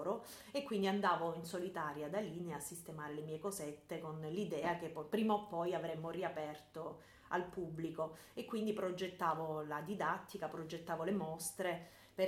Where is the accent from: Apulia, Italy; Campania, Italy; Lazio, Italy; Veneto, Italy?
Apulia, Italy; Lecce; moved away as an adult; also born or lived in Pisa; poi ho, diciamo, vissuto tutta la mia infanzia a Lecce, perché siamo leccesi come origini familiari